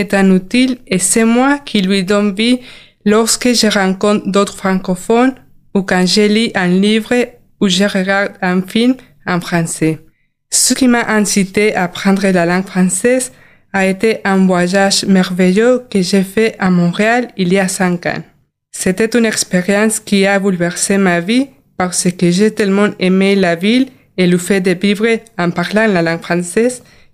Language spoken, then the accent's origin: French; Mexico; French is a second language; j'ai 25 ans, je viens du Mexique et je suis étudiante en anthropologie sociale à l'École nationale d'anthropologie et histoire à Mexico.